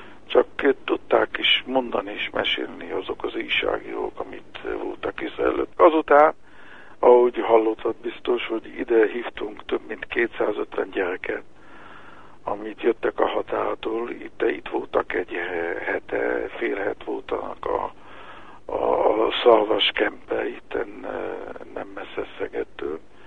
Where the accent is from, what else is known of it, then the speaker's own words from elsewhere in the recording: Israel; born there; Hungarian is a second language; Igazán nekem most könnyűbb beszélni magyarul, hát én Izraelbe születtem, és nehéz volt, mikor kisfiú voltam, az én édesanyámmal beszéltem magyarul